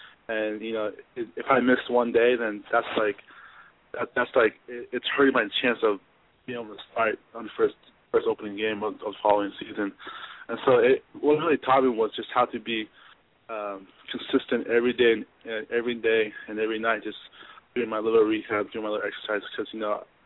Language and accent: English; California, United States; I really didn't really know too much about them since I grew up in Southern California.